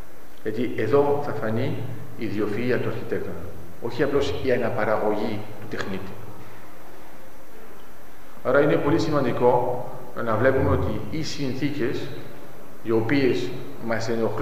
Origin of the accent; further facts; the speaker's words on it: Volos, Thessaly, Greece; εγώ είμαι από το Βόλο.